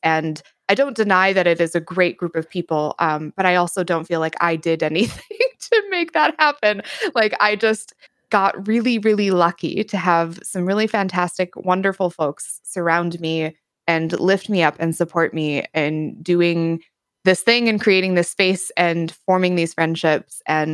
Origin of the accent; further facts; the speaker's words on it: Wisconsin, United States; I am from the United States. More specifically, I am from the Northern Midwest. And more specifically than that, I am from Wisconsin.